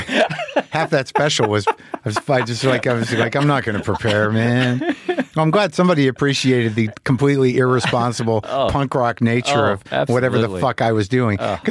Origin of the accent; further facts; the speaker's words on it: New Mexico, United States; I mean, I grew up in New Mexico and everyone's got a fucking gun.